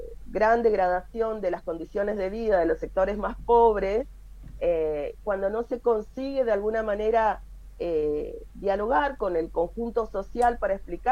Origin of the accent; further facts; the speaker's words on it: Argentina; moved away as an adult; now in Brazil; aún trabajando y viviendo aquí, soy una argentina en Brasil